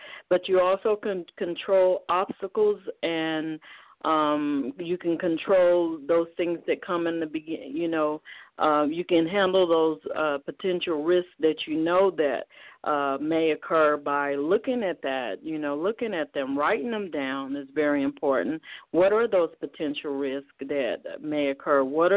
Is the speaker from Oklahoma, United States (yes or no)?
yes; Oklahoma, United States; also born or lived in Texas; now in Brooklyn, United States; Well, I'm originally born in Oklahoma, and born and raised in Oklahoma, and then I migrated into Texas, and so I was there for approximately 30 years, and at this time, I'm in Brooklyn, New York.